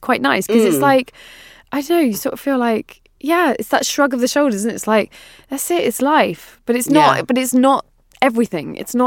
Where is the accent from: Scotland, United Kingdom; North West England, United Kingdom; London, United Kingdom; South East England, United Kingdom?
London, United Kingdom; I mean, it's so different, obviously, growing up in London, because you're spending your life trying to get into places that you're definitely not supposed to be into.